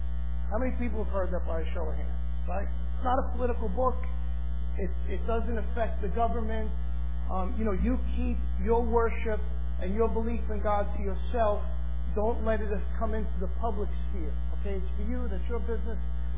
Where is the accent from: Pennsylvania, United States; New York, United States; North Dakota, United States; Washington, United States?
New York, United States; I'm from New York. I know this.